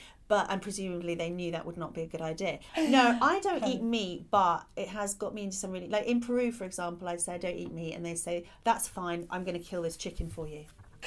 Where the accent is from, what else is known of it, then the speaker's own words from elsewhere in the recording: Ireland; I grew up partly in Ireland, and there's a book that you have to read in Irish, which was hard for me because I don't speak Irish.